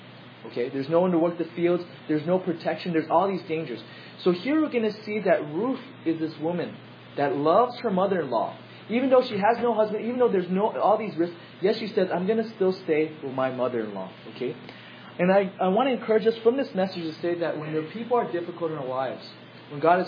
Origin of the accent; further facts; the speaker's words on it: United States; One of the things I know being an American is what we're quite spoiled.